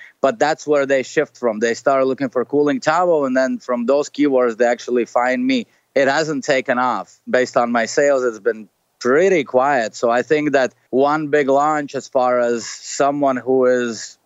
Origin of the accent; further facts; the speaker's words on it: Miami, Florida, United States; I'm from Miami, Florida.